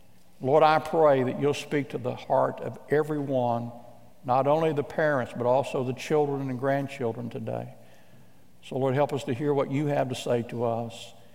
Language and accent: English; Midwest, United States; I remember growing up in the Midwest